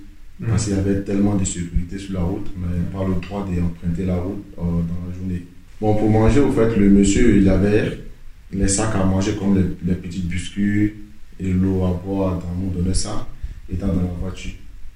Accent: Côte d’Ivoire; j'ai 19 ans, je viens de la Côte d'Ivoire.

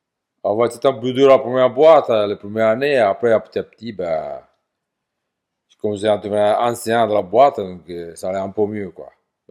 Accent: Sicily, Italy; moved away as an adult; Je suis parti de la Sicile pour changer déjà de boulot parce que c'était trop dur là-bas.

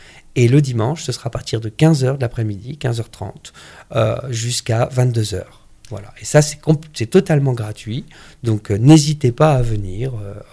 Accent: Saint-Étienne, Auvergne-Rhône-Alpes, France; Parce que souvent, quand on leur dit qu'on est de Saint-Étienne, ils nous disent « Oh, vous n'avez pas de chance, Saint-Étienne. »

